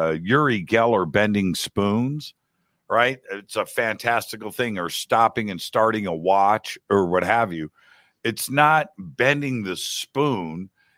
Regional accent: Burbank, California, United States; Pat Price, a former Burbank, my hometown, former Burbank, California police officer

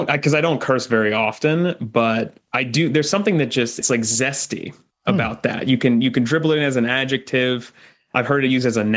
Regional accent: Portland, Oregon, United States; now in Brooklyn, United States; We're in Brooklyn, New York now, but yeah. I grew up in Portland, Oregon.

